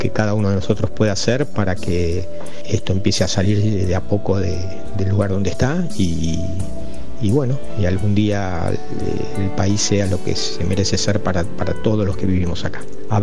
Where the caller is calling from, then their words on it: Tigre, Buenos Aires Province, Argentina; de Tigre.